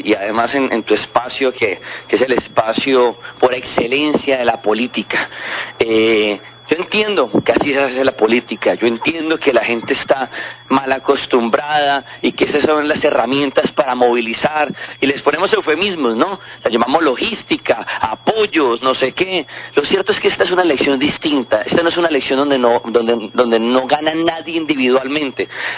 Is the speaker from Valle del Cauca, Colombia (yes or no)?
yes; Cali, Valle del Cauca, Colombia; born there; mi mamá nació en Dagua, mis hermanos nacieron en Palmira, yo nací en Cali, mis sobrinos viven en Jamundí y en Candelaria.